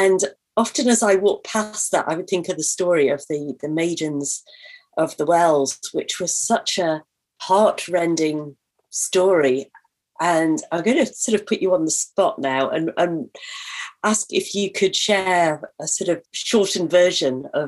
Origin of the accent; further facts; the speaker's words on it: United Kingdom; as a Brit, I was very, like, utterly unfamiliar with most of our traditional stories